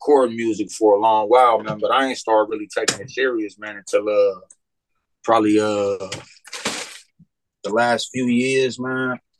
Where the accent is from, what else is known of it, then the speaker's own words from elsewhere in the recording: Gary, Indiana, United States; But it was one of the wickedest neighborhoods in Gary. You know what I'm saying? I'm from the Valley.